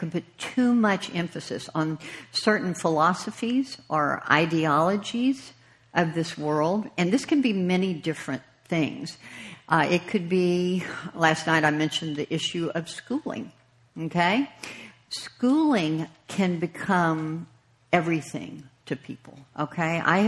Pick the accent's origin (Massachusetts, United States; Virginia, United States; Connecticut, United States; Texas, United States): Texas, United States; Houston; Some of you may know, I come from Houston.